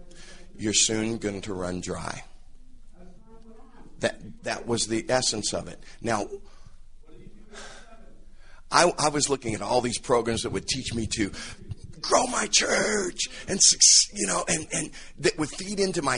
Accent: Kansas, United States; now in Long Beach, United States; It's not because I'm from Kansas. It's because I just can't dictate very well my dictation.

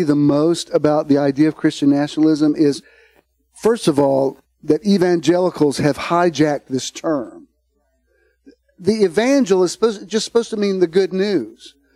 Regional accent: the South, United States; look, I love the South. I'm from the South. I was born right here.

